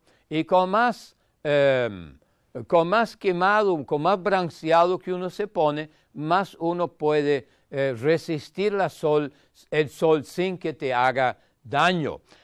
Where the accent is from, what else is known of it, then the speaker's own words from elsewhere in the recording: Germany; Spanish is a second language; En Alemania, donde yo nací y me eduqué, en mi país de origen, en Alemania